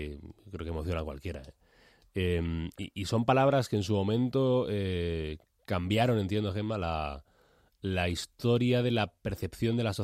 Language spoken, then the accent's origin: Spanish; Granada, Andalusia, Spain; yo como soy de Granada, me recuerda mucho el acento de las personas mayores, como hablan las personas mayores en Granada.